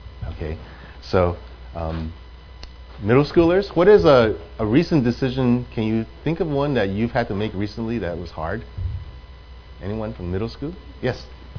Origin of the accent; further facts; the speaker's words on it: New York City, New York, United States; moved away as an adult; also born or lived in Taiwan / Hong Kong; neither Betty nor I had ever lived outside of New York City. We came from Taiwan and Hong Kong, but we grew up in New York City. So New York was our home.